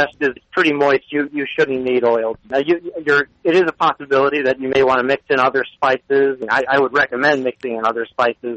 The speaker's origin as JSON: {"language": "English", "region": "Alabama", "country": "United States", "said": "Well, that's actually right. I'm actually from Alabama. My parents are Chicago, though, so that definitely changes your perspective a little bit."}